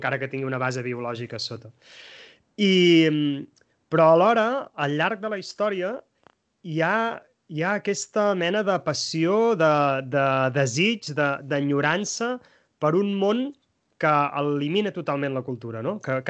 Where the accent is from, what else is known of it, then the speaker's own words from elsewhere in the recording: Solsona, Catalonia, Spain; jo sóc de Solsona, en la meva comarca